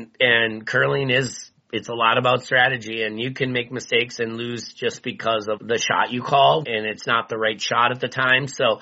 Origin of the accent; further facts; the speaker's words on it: Minnesota, United States; We're from Minnesota. We all have seen what's happened, and we needed to say what we thought.